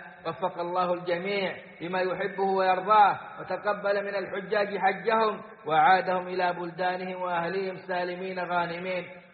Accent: Saudi Arabia; وأدم على بلادنا السعودية أمنها وإيمانها وقيادتها ومقدساتها

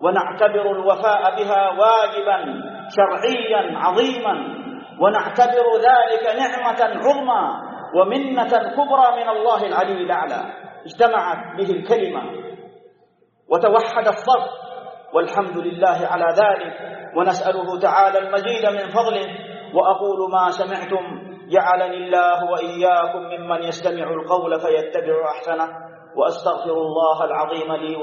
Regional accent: Saudi Arabia; من هؤلاء الأعداء ضد بلادنا المملكة العربية السعودية

